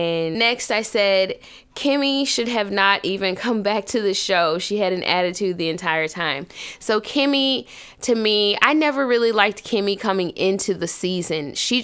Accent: Tennessee, United States; As you guys know, I'm also from Tennessee

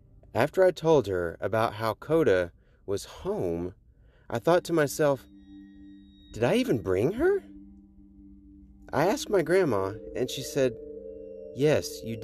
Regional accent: Oklahoma City, Oklahoma, United States; also born or lived in Burns Flat; my mother, little sister, and I moved away from Oklahoma City down to this small, strange town called Burns Flat.

